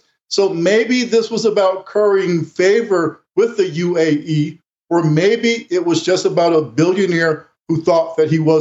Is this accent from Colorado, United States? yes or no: no; Chicago, Illinois, United States; But in defense of my hometown, Chicago, at least I can say that when they're corrupt there, they get something out of it.